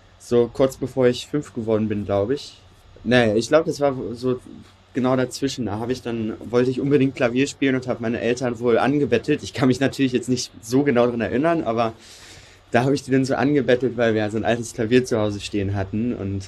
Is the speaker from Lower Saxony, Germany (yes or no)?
yes; Salzgitter, Lower Saxony, Germany; Ich bin jetzt 21 Jahre alt, in Braunschweig geboren, in Salzgitter aufgewachsen und in Wernigerode zur Schule gegangen